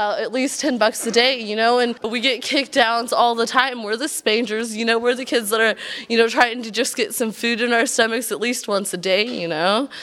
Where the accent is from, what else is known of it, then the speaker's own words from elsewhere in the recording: Olympia, Washington, United States; well, I'm a street kid. I'm from Olympia, Washington.